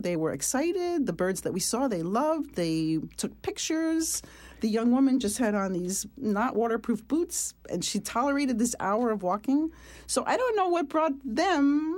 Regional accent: New York City, New York, United States; also born or lived in Massachusetts; I grew up in New York City, but I spent all my summers in a little tiny town in Massachusetts, so I've always loved nature.

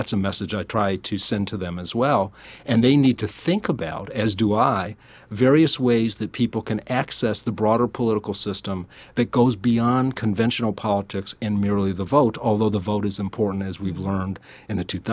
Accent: Ohio, United States; most notably in my home state of Ohio

